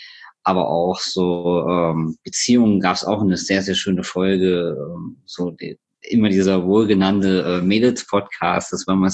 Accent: Hesse, Germany; bin 30 Jahre alt und ich komme aus Nordhessen, also näher gesagt aus der Nähe von Kassel.

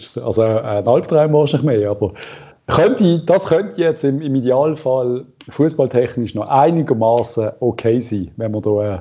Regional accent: Switzerland; als Schweizer Volk

